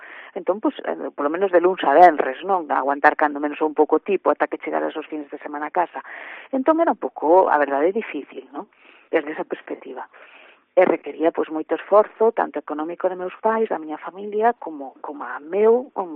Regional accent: A Pontenova, Galicia, Spain; Eu son da Aponte-Nova, como ben se indicou, entón, nese momento, pois, foi un pouco duro, non?

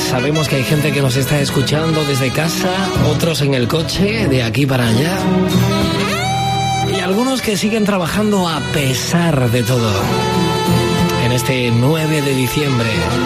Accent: Almería, Andalusia, Spain; que es la liga que de momento nos importa a los almerienses.

